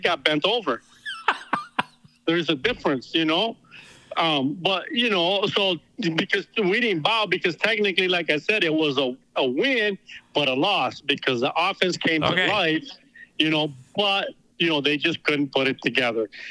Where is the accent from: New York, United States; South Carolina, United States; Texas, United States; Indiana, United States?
Texas, United States; because I'm from Texas, you know, our Spanish is a little bit different slang than what it is from Mexico.